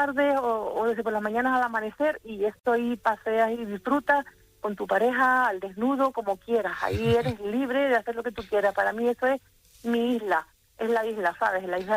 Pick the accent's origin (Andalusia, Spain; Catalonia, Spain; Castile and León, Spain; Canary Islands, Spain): Canary Islands, Spain; me voy a las faldas del Teide aquí en mi pueblo, que es un monte precioso.